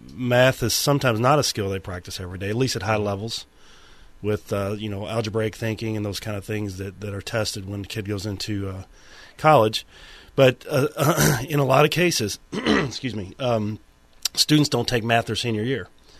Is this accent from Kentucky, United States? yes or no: yes; Louisville, Kentucky, United States; You may know I'm from Louisville, Kentucky, and we did pass a requirement in Jefferson County Public Schools, which is Louisville